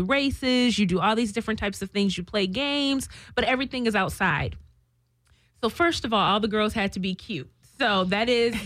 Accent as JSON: {"language": "English", "region": "Midwest", "country": "United States", "said": "I actually, I'm originally from the Midwest"}